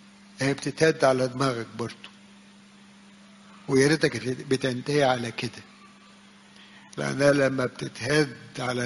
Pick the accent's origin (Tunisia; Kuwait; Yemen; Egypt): Egypt; ويمكن فينا كتير ناس شافوها لما حصل الزلزال في يوم من الايام عندنا في مصر